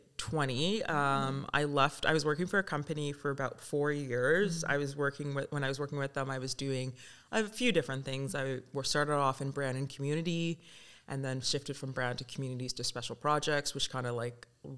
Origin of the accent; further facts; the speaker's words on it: Ottawa, Ontario, Canada; also born or lived in South Sudan; now in Vancouver, Canada; So I've been in Vancouver for almost 10 years, originally from South Sudan. And growing up in Canada in general, like I think Ottawa was a very multidisciplinary